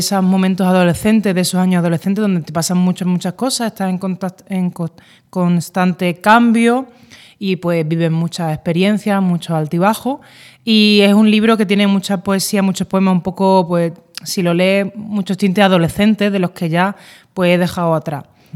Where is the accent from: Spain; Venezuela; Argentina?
Spain; Málaga, Andalusia; now in Madrid, Spain; yo soy una chica muy normalita, que vengo de Málaga, llevo 3 años más o menos en Madrid.